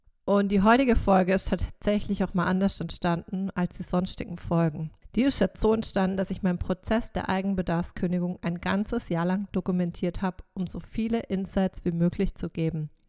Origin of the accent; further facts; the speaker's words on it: Rheinstetten, Baden-Württemberg, Germany; also born or lived in Karlsruhe; now in Stuttgart, Germany; Ich komme ursprünglich aus Rheinstetten, bin aber in Karlsruhe geboren, weil Rheinstetten halt kein Krankenhaus hat. Aber per se war ich, bis ich vor 11 Jahren nach Stuttgart gezogen bin, Rheinstettenerin.